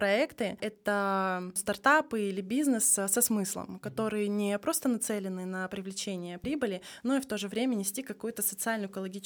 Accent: Kazakhstan; moved away as an adult; now in Russia; я вообще сама родом с Казахстана. И в 24 года как раз я переехала в Россию

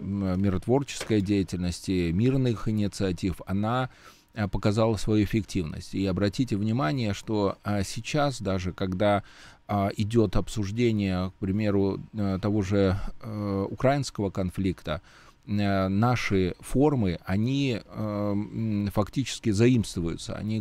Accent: Belarus; О том, что мы смогли, да, белорусы, предложить наиболее оптимальные варианты для разрешения различных конфликтов мирным путем.

